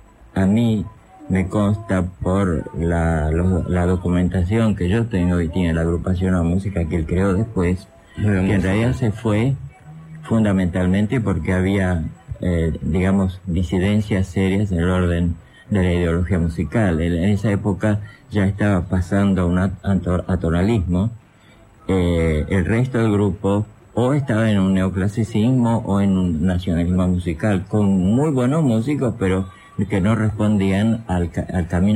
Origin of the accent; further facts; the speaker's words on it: Argentina; also born or lived in Europe; No, nací en Europa, soy de origen húngaro, pero vine a la Argentina con mis padres cuando tenía un año.